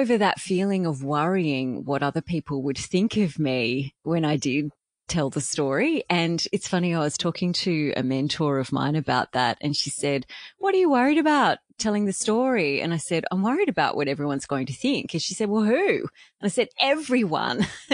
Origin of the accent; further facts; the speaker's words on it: Canberra, Australian Capital Territory, Australia; So it actually ended up being a bit of a blessing growing up in Canberra. I ended up moving away to uni, but coming back, getting my first job at Channel 10 in Canberra.